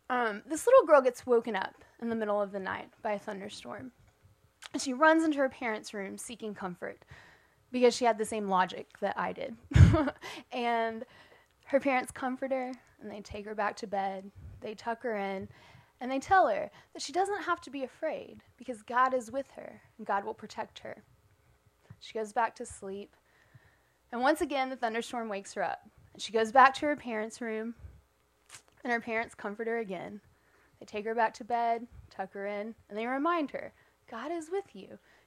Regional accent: Odessa, Texas, United States; I grew up in Texas. I grew up in West Texas, Odessa.

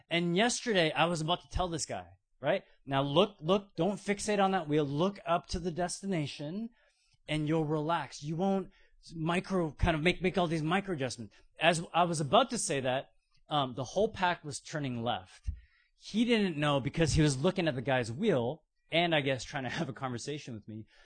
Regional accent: Canada; So I grew up in Canada.

